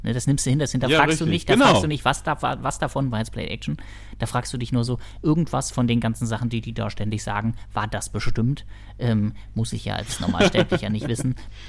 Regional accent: Berlin, Germany; Ich bin in der Berliner Türkei aufgewachsen, in Wedding

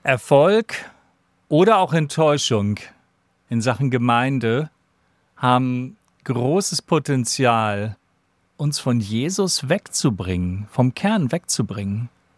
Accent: Hamburg, Germany; aus Hamburg

